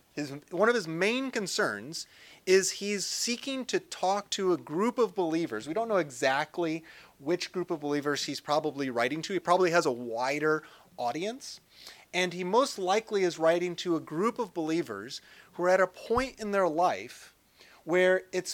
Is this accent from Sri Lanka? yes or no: no; Detroit, Michigan, United States; I'm from the Detroit, Michigan area.